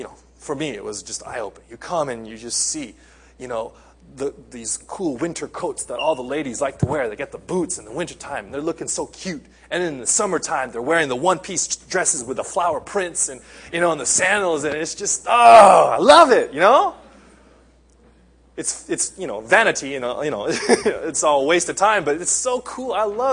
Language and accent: English; California, United States; now in Japan; I come from Southern California. It's one season throughout the whole year.